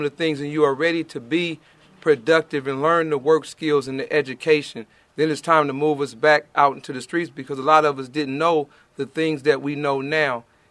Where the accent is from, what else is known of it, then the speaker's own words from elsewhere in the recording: Oakland, California, United States; I'm from Oakland, California, and the homicide rate in Oakland, California is roughly at between 115 and 130 people a year.